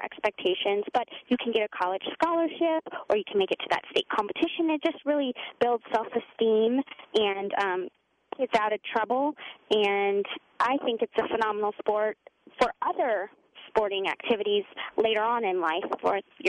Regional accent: Tucson, Arizona, United States; now in Washington, United States; I'm originally from Tucson, Arizona, but my job has brought me here to the nation's capital.

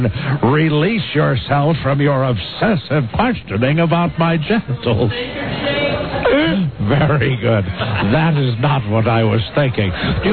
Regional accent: Canada; born there; of course, I am Canadian by birth

